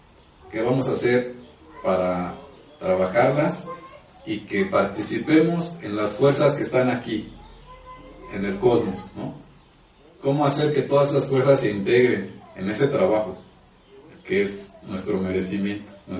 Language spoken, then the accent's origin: Spanish; Mexico; ese tipo de legado que nosotros como mexicanos pues hemos recibido o que seguimos recibiendo